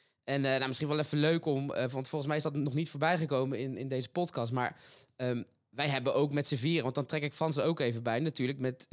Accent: Rosmalen, North Brabant, Netherlands; also born or lived in Rotterdam; Vroeger opgegroeid, geboren in Rotterdam, getogen in Rosmalen, zeg ik altijd. En daar in de jeugd altijd gehockeyd.

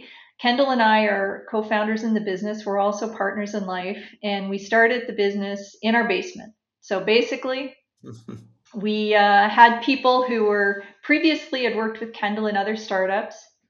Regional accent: Ontario, Canada; also born or lived in Ottawa; now in Saint John, Canada; I was born in Ottawa. I grew up in Southern Ontario. I've spent my adult life in St. John, New Brunswick.

